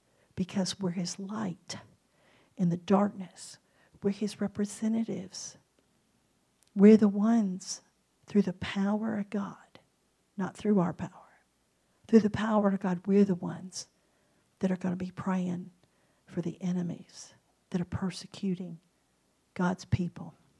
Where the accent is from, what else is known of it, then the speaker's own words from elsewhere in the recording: United States; I'm American. I've grown up without persecution.